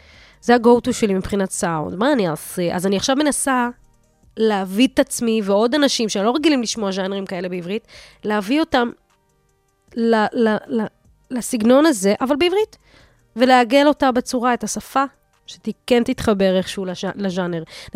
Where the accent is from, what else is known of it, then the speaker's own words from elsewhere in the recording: Russia; אני ילדה רוסייה, לבנה